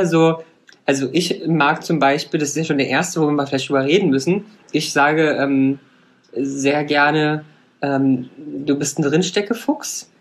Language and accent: German; Berlin, Germany; Ja, ich bin ja auch Berliner